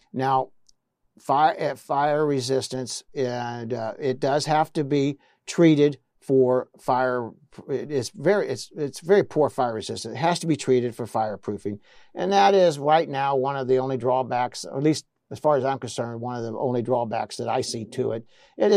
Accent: Midwest, United States; I grew up in the Midwest, and all our farmers during World War I and World War II were given hemp seeds.

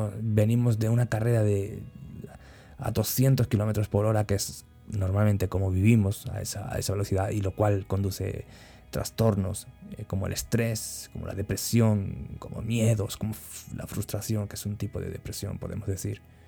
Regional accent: Guatemala; En mi país podría decirte que es abrir una bolsa de maíz o comerme un helado junto con mi esposa. Un helado de medio dólar, o medio euro, o 10 quetzales

